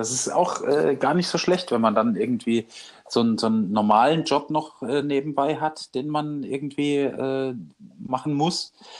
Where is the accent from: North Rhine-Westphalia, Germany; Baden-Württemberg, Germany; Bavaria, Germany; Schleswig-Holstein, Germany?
Baden-Württemberg, Germany; Wiesloch; Ich komme aus Baden-Württemberg. Das ist aus der Kurpfalz, aus Wiesloch. Das ist nicht Schwaben.